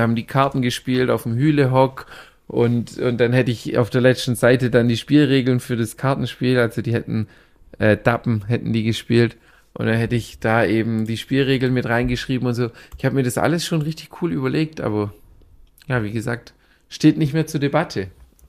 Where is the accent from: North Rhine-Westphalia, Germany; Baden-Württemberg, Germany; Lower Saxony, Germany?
Baden-Württemberg, Germany; Für mich ist es ja übel interessant, dass in meiner Heimat eigentlich übel viele Orte auf einmal in den Büchern vorkommen. Jetzt im dritten Teil geht es um den ehemaligen Truppenübungsplatz in Münsingen.